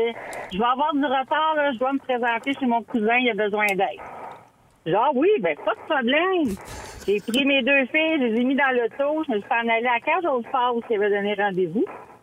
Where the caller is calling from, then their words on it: Saint-Jean-sur-Richelieu, Quebec, Canada; Moi, je suis de Saint-Jean-sur-Richelieu.